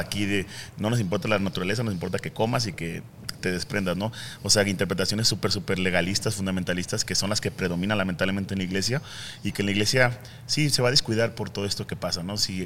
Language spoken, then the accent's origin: Spanish; Mexico City, Mexico; now in Guadalajara, Mexico; yo soy de Ciudad de México, ahí estudié el seminario para teología